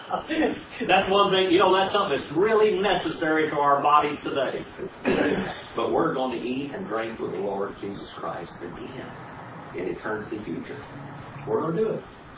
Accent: United States; I can't explain it to you, but I'm an Indian. And Indians do things and think of things a whole lot different than white people do.

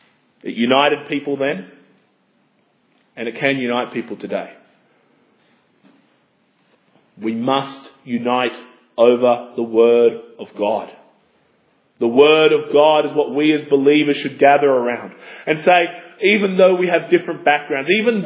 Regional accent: Australia; That is why I, as an Australian, can come to Scotland and have fellowship with you. I have a different cultural background to what you have.

